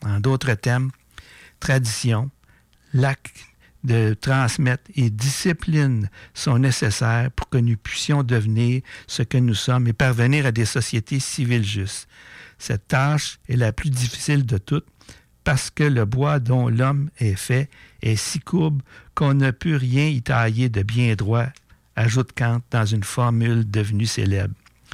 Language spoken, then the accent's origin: French; Quebec, Canada; en France, aux États-Unis et chez nous au Québec.